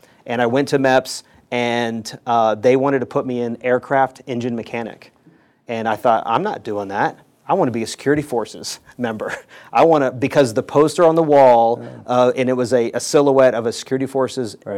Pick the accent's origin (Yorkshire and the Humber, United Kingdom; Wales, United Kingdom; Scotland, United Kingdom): Scotland, United Kingdom; growing up in Scotland, right? Or born there, families there.